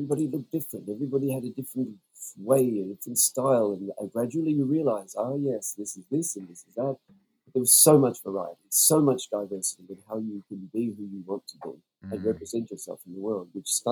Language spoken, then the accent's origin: English; Australia; now in New Zealand; I can heartily recommend it as an Australian.